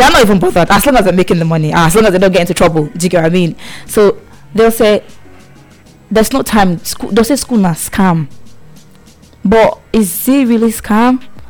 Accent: Nigeria; Well, I'm talking because obviously I came from Nigeria, right?

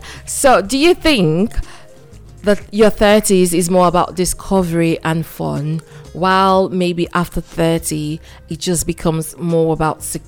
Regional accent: Nigeria; now in Manchester, United Kingdom; Being a Nigerian, whether here in Manchester or in the general diaspora

